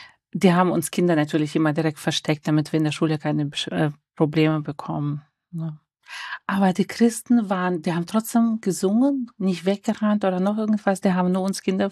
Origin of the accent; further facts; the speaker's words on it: North Kazakhstan Region, Kazakhstan; Ich komme aus Nordkasachstan, da waren immer Verfolgungen. Das habe ich alles mitbekommen, wie die Christen sich versteckt haben.